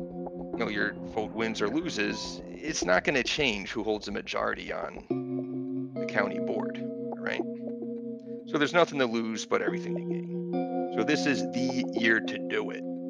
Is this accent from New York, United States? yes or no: no; New Jersey, United States; But in my home state, New Jersey alone, there were two Greens running.